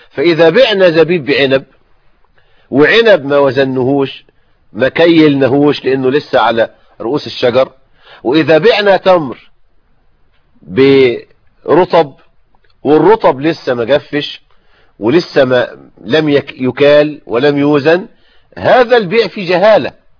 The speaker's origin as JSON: {"language": "Arabic", "country": "Egypt", "said": "الغيط بالمعنى البلدي عندنا في الريف المصري، الغيط هو الحقل،"}